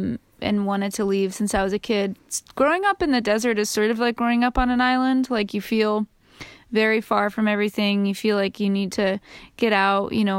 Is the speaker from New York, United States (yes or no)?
no; Phoenix, Arizona, United States; You know, growing up in Phoenix, there really isn't like a industry. So I sort of garnered that DIY spirit from like growing up there in a way.